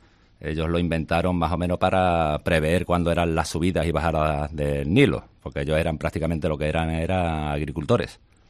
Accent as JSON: {"language": "Spanish", "town": "Huelva", "region": "Andalusia", "country": "Spain", "lives_now": "Punta Umbría, Spain", "said": "Soy de Huelva, pero vivo allí en Punto Umbría."}